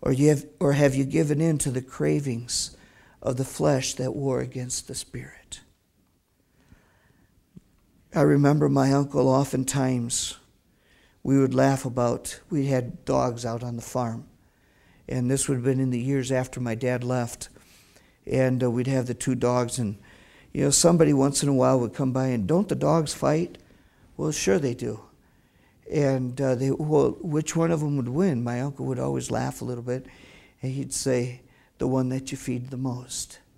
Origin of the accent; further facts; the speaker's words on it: South Korea; moved away; I remember growing up in South Korea.